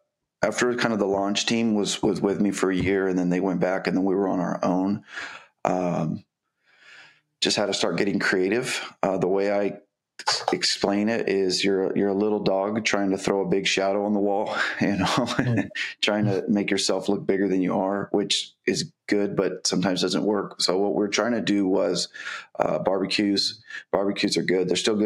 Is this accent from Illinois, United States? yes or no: no; Bakersfield, California, United States; So, I'm in Bakersfield. I've been in Bakersfield my whole life, born and raised in Bakersfield.